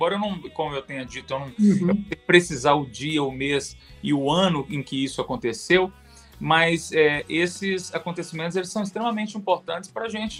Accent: Governador Valadares, Minas Gerais, Brazil; also born or lived in Ponte Nova; eu nasci em Ponte Nova, mas passei a minha infância em Governador Valadares, que é no leste de Minas, uma cidade muito grande.

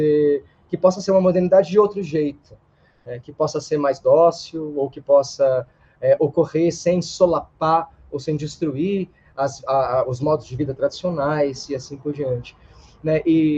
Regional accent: Minas Gerais, Brazil; Eu sou de Minas, mas.

